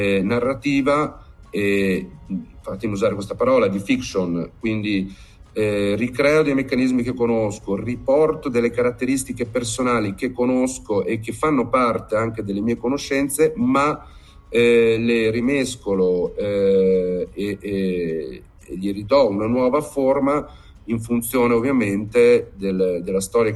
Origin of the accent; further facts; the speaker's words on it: Bolzano, Trentino-Alto Adige, Italy; vivo appunto a Bologna da tantissimi anni e ho conosciuto molte persone. Mia madre è bolognese, una parte della mia famiglia è bolognese, anche se io sono originario di Bolzano